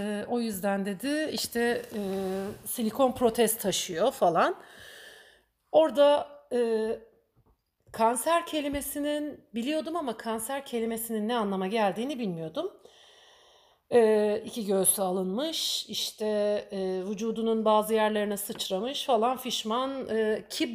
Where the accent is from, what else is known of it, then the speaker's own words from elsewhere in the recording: Istanbul, Turkey; Ben Ataköy'de büyüdüm. 90 daireli, 14 katlı bir apartmanda büyüdüm.